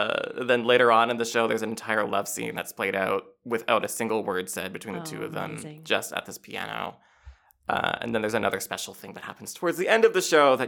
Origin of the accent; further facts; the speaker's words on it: Halifax, Nova Scotia, Canada; I was growing up in Halifax